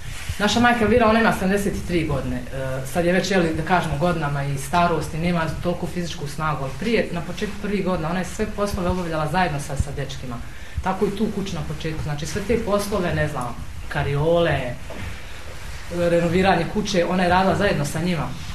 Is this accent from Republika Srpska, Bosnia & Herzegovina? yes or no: no; Sarajevo, Federation of Bosnia and Herzegovina, Bosnia & Herzegovina; dolazim iz Sarajeva.